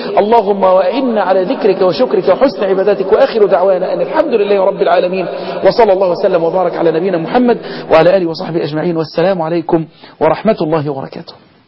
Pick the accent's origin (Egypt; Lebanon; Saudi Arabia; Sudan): Egypt; بلدنا مصر